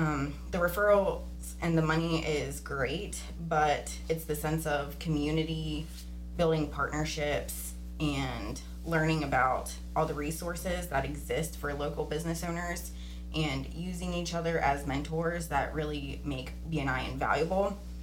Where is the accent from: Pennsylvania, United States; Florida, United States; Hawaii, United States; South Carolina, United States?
Pennsylvania, United States; now in Effingham, United States; I've lived in Effingham since 2018. I'm originally from Pennsylvania, but Effingham is where I've really flourished